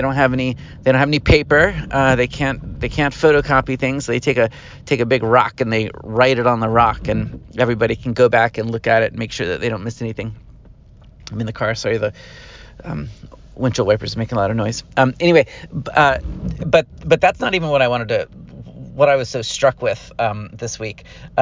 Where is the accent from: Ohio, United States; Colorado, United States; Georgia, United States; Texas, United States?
Georgia, United States; Atlanta; I know I'm like I'm a kid from Atlanta, you know, like I didn't come from nothing.